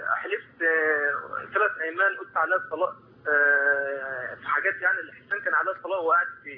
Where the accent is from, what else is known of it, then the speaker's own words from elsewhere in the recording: Egypt; now in United Arab Emirates; انا من مصر وشغال في الامارات.